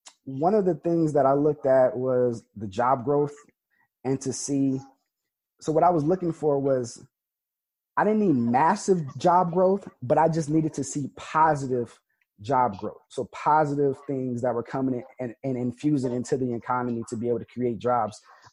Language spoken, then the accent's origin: English; Yucca Valley, California, United States; And since I'm from Yucca Valley, I live in Yucca Valley